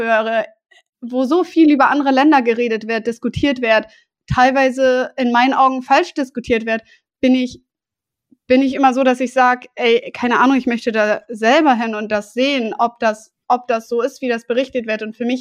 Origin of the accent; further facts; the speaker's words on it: Germany; Dann habe ich irgendwas, was ich mit der Heimat meiner Heimat Deutschland natürlich irgendwo verbinde. Aber generell würde ich schon sagen, richtig zu Hause fühle ich mich eigentlich in der Ferne.